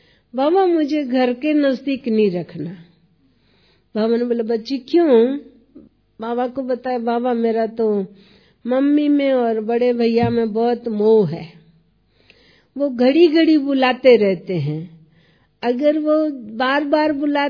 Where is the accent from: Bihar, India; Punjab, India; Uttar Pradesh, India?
Punjab, India; first language Pahari; तो उस समय मैं पंजाब से आई थी, तो पहाड़ी, पंजाबी और हिंदी तीन मिक्स भाषाएं बोलती थी।